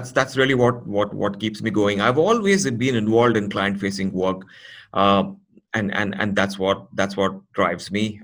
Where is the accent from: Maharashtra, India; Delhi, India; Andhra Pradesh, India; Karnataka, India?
Maharashtra, India; Pune; it's happening in my hometown, Pune.